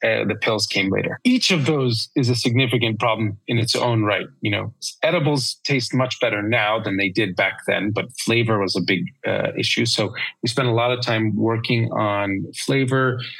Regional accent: New York, United States; I'm a New Yorker, impatience is a virtue.

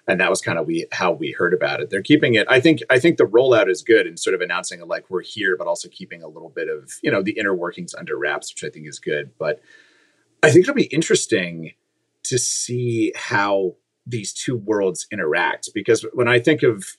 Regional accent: Virginia, United States; My home state of Virginia gave a big middle finger to our shitty Republican governor, which is also great.

